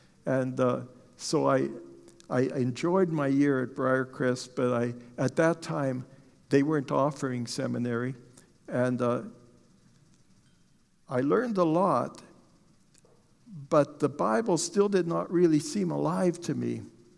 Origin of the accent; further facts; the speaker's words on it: Dennis, Massachusetts, United States; Growing up in Dennis, and then later in this church in my teenage years, but only it was the new church.